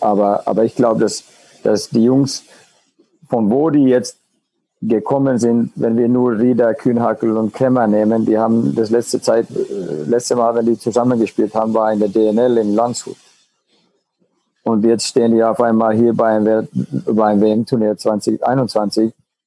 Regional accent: Finland; Und das war oft die Rede auch in Finnland, wo ich noch gespielt habe oder ja, von wo ich herkomme

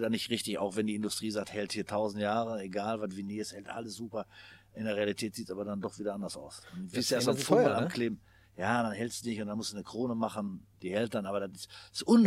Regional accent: Bottrop, North Rhine-Westphalia, Germany; ich komme aus Bottrop-Kirchhellen

